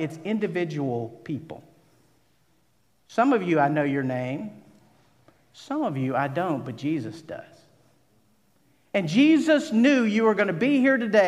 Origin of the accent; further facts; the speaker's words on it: Altavista, Virginia, United States; I grew up in the South, a little town called Alta Vista. And in the South, when we want to refer to everyone, we say, "all y'all."